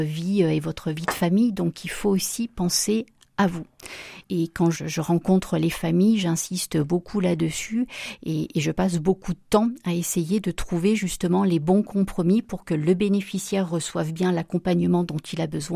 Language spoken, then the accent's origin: French; Saint-Étienne, Auvergne-Rhône-Alpes, France; born there; Donc, je suis née à Saint-Étienne et donc mes parents habitent toujours dans la plaine du Forêt.